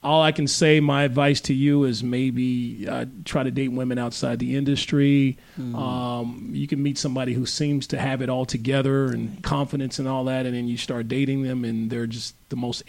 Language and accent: English; Arkansas, United States; So I'm originally from Arkansas.